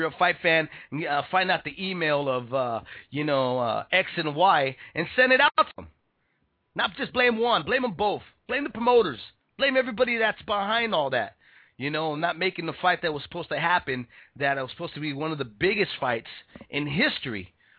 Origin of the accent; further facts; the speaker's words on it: San Jose, California, United States; being from that, I'm from San Jose, and Gilroy is only about 20 minutes out or so.